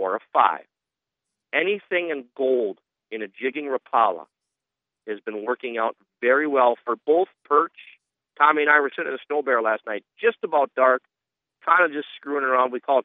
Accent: Wisconsin, United States; I grew up in Wisconsin. Ice fishing is a way of life there.

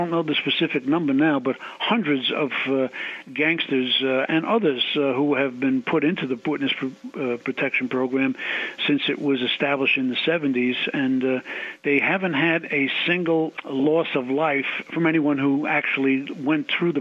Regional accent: New York, United States; The fact that I come from New York and I'm familiar with the landscape certainly hasn't hurt me

